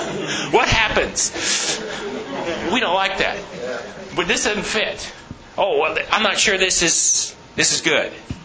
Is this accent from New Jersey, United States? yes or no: yes; New Jersey, United States; When I was growing up in the Adventist church in New Jersey